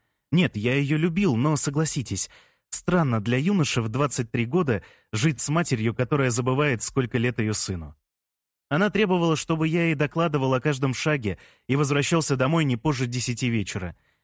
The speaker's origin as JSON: {"language": "Russian", "region": "Moscow", "country": "Russia", "tie": "born or raised there", "said": "Мне 23 года … Я родился и вырос в Москве."}